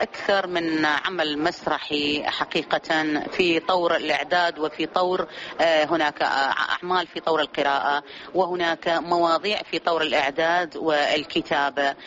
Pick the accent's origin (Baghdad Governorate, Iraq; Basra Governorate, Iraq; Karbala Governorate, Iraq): Basra Governorate, Iraq; Basra; البدايات كانت في مدينتي الحبيبة في مدينة البصرة حصرا في عام 1974